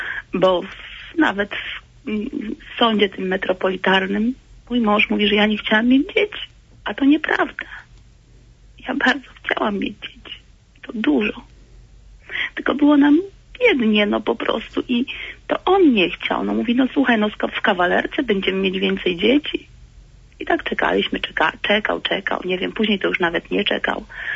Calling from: Lublin, Lublin Voivodeship, Poland; jestem z Lublina.

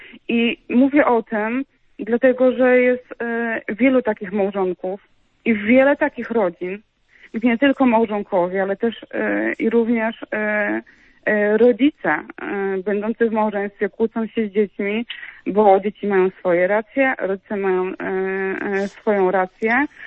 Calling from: Wrocław, Lower Silesian Voivodeship, Poland; z Wrocławia.

